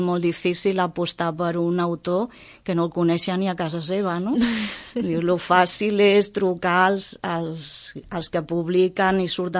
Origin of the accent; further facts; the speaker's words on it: Roses, Catalonia, Spain; jo sóc de Roses, vaig néixer, me vaig criar en una casa davant del mar, al costat del far. Per mi el mar ho era tot, ho era tot. Llavors, quan amb 12 anys vam anar a viure a lo que era el poble